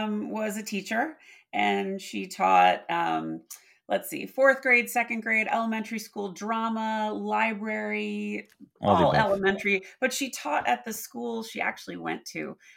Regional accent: New York, United States; So we grew up in Westchester.

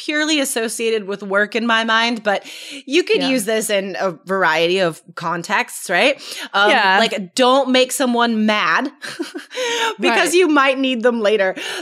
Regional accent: United States; It just feels that way to us because we're American.

